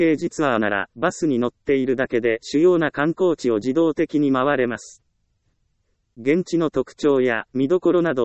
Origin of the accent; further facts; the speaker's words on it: Iyo, Ehime, Japan; 私は愛媛の伊予市出身で日本人ばかりの環境でした。